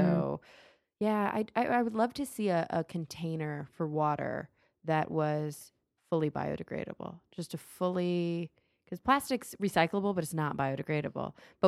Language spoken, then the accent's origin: English; Texas, United States; Tornado story, and which also is like after my own heart as a Texan. I love tornadoes.